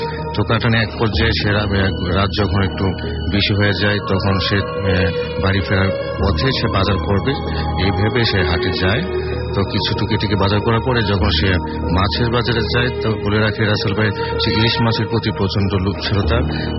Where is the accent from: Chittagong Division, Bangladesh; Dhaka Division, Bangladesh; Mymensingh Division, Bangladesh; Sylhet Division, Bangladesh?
Mymensingh Division, Bangladesh; Gouripur; আমি গরিপুর থেকে আসছি, মাইমেশিং গরিপুর থেকে আসছি।